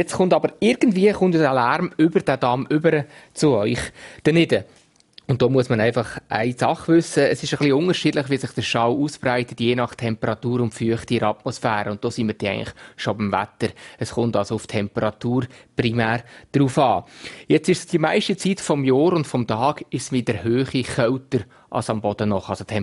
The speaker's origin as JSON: {"language": "German", "region": "Solothurn", "country": "Switzerland", "tie": "born or raised there", "said": "Und ich selber bin in Solothurn aufgewachsen."}